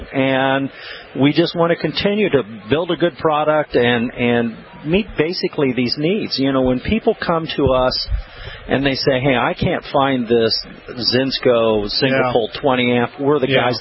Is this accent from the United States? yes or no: yes; Indiana, United States; I'm from Indiana, so we're very aware of ice storms at this point